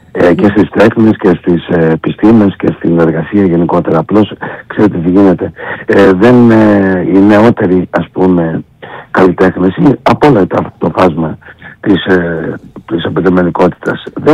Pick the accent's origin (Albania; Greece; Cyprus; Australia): Greece